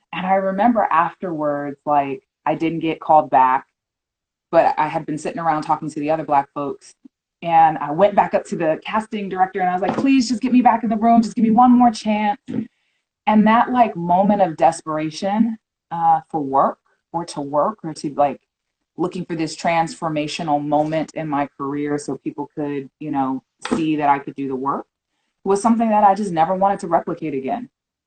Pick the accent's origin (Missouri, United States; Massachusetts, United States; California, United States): California, United States; Quick 2-minute down and dirty is I'm a Californian.